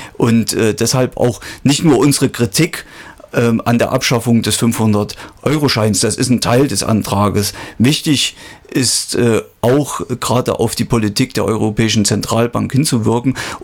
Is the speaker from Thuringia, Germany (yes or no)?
yes; Thuringia, Germany; Und das ist uns ja auch wichtig als Thüringer, die kommunal alle irgendwo verortet sind